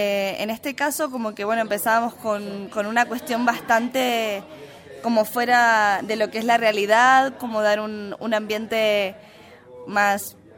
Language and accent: Spanish; Argentina; yo vengo de Argentina.